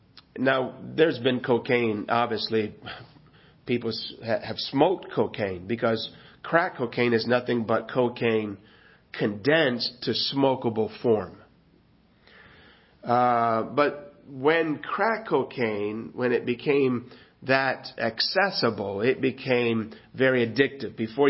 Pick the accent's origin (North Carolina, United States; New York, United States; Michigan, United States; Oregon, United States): Michigan, United States; Lansing; So I'm from Lansing, Michigan. So I migrate eventually back to Lansing, Michigan.